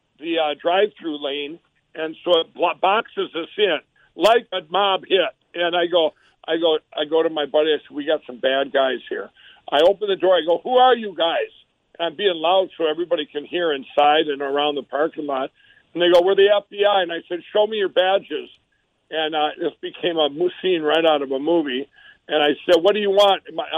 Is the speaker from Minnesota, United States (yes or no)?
yes; Mankato, Minnesota, United States; born there; we stopped it to get something to eat at a drive-thru in Mankato, Minnesota, which is my original, where I was born.